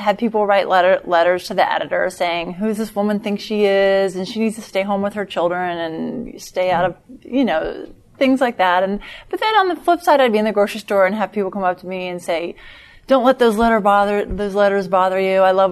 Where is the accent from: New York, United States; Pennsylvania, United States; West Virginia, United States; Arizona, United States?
West Virginia, United States; also born or lived in Kentucky; So I originally grew up in West Virginia and Kentucky.